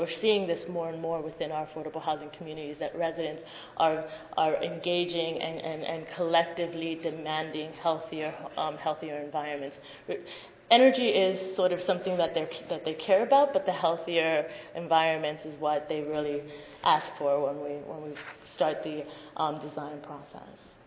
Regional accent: New York City, New York, United States; I'm from New York City, we have a very, very diverse population

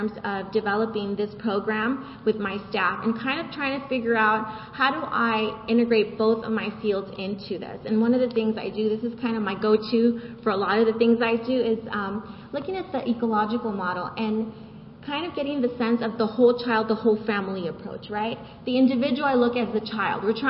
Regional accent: Los Angeles, California, United States; born there; I consider myself a Latina. I was born in Los Angeles. My parents are Salvadorian.

